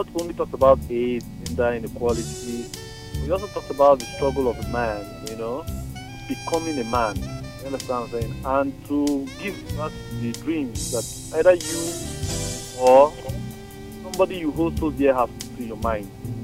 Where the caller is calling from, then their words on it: Ajao Estate, Lagos, Nigeria; I'm calling from Ajao Estate.